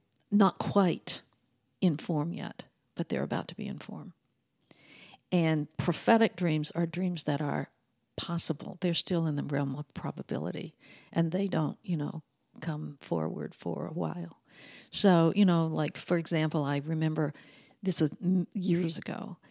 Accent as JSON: {"language": "English", "region": "California", "country": "United States", "said": "I'm from California, and I'm a dreamer."}